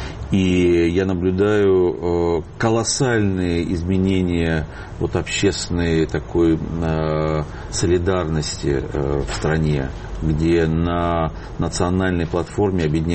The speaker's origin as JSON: {"language": "Russian", "country": "Russia", "said": "Но я россиянин"}